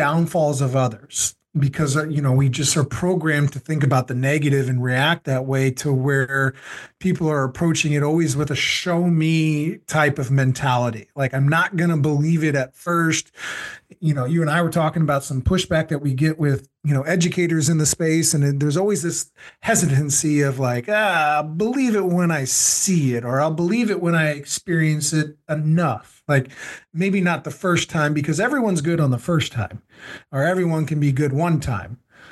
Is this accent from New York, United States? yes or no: no; Missouri, United States; You know, I'm from Missouri, and our state motto was always the show me state.